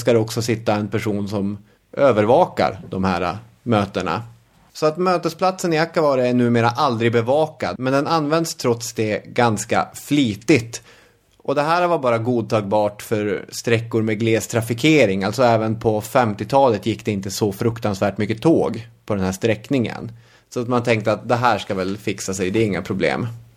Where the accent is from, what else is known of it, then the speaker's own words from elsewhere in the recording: Arvidsjaur, Norrbotten County, Sweden; Och Akkavare ligger såklart i Arvidsjaur. Min hemort.